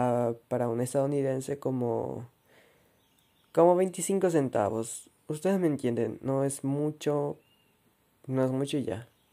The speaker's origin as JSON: {"language": "Spanish", "country": "Paraguay", "said": "En Paraguay, yo soy de Paraguay, nuestra moneda, nuestro dinero se llama guaraníes"}